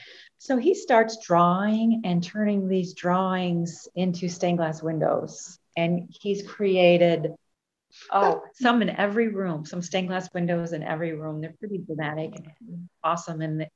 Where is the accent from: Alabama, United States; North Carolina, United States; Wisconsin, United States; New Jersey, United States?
Wisconsin, United States; Greenfield; And I'm from Greenfield, Wisconsin, so houses were ranch and newer build construction